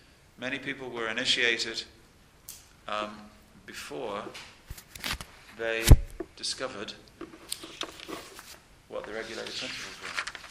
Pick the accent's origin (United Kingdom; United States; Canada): United Kingdom; England; because I'm an Englishman of a particular generation, and not this generation, I'll be speaking English